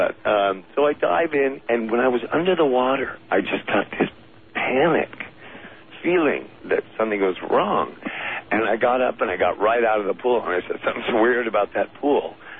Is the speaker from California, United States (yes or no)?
yes; Hollywood, California, United States; I am from Hollywood originally, and when I was about 20, I'm 34 now.